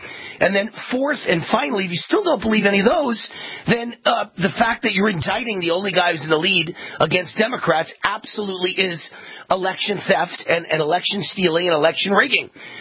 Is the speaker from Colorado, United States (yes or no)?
no; Nevada, United States; including my home state of Nevada.